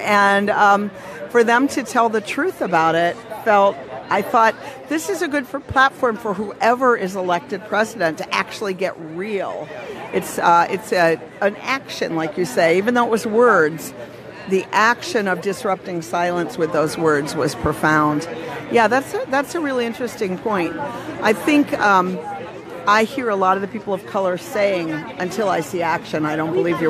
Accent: Minneapolis, Minnesota, United States; I'm from Minneapolis

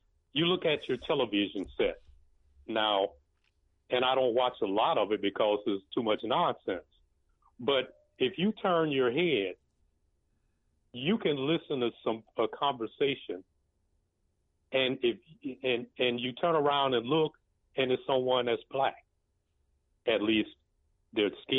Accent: East St. Louis, Illinois, United States; also born or lived in Houston / Dallas; now in Tulsa, United States; I'm from East St. Louis, Illinois.

